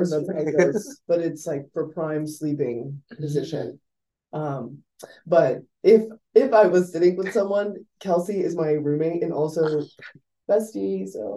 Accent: New York, United States; But I'm also from New York, upstate New York, but we have New York bagels there.

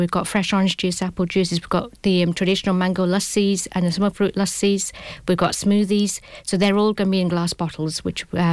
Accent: England, United Kingdom; I've been born and brought up in England, but always been inspired with Indian food. I've grown in an Indian family

